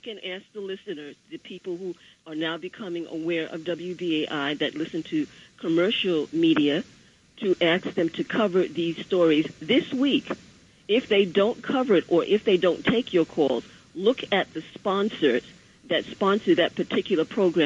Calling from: Brooklyn, New York, United States; And I'm calling from Brooklyn.

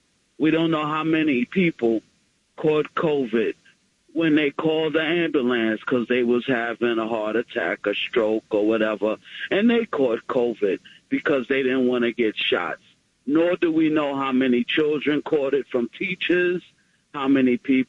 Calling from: New York, United States; I'm calling from the hot polio land of Rockland County.

